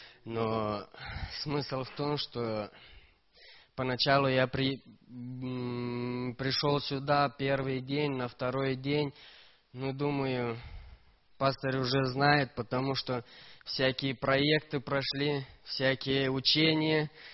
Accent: Italy; я из Италии.

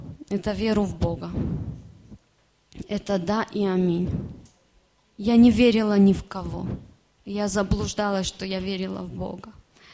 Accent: Ukraine; now in Spain; я тоже украинка, живу в Испании уже 3 года.

